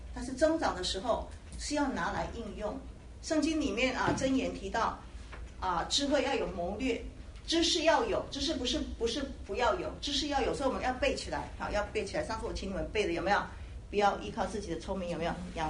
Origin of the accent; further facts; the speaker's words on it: China; 我们是中国人，我们是东方人哈